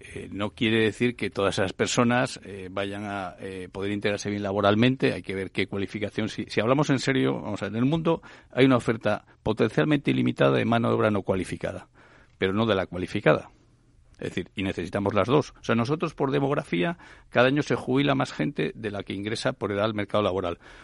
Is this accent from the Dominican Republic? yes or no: no; Asturias, Spain; born there; Yo soy asturiano de nacimiento, es la primera región que se queda sin población.